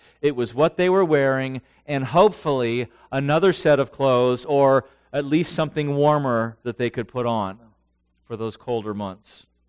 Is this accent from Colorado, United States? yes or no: no; San Diego, California, United States; In Carlsbad, I'm from San Diego, And in North County is a city called Carlsbad